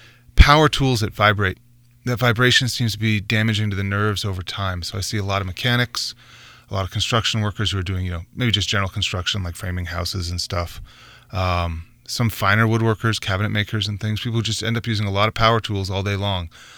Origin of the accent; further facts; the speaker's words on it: Massachusetts, United States; moved away as an adult; So I grew up actually outside of Boston originally. Then after finishing high school there, I went off to Chicago